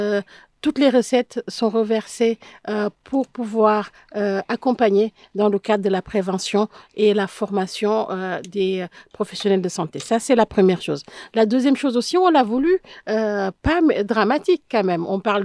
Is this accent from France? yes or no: yes; France; la France, parce que nous sommes français